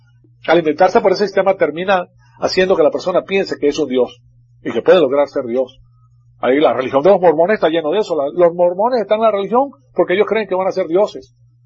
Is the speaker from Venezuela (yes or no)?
yes; Venezuela; moved away; yo cuando vine de Sudamérica, cuando vengo de Venezuela, como venía de familias muy pudientes